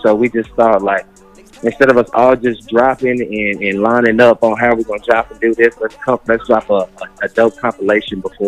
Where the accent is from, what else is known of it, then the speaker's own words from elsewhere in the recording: Knoxville, Tennessee, United States; Yeah, we're both from Knoxville, Tennessee.